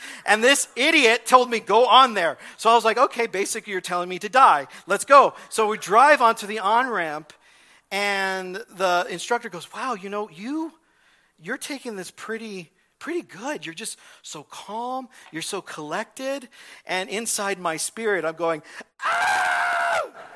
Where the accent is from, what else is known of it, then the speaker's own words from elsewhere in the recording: California, United States; because I'm from Southern California. Took me all the way to East L.A. I was near more Orange County.